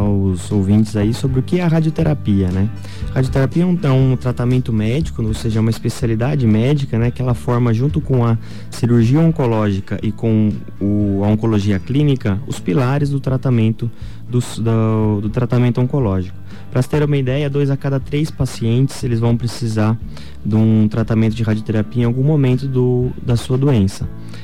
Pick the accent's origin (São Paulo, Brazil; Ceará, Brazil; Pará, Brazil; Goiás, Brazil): São Paulo, Brazil; Guaratinguetá; Exato, sou lá do estado de São Paulo, interior de São Paulo, chama Guaratinguetá, na terra de Frei Galvão.